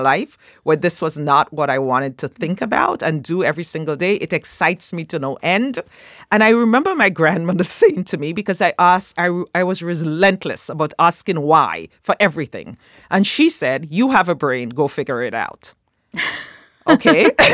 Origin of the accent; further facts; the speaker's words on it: Grenada; also born or lived in Aruba; I grew up in Grenada.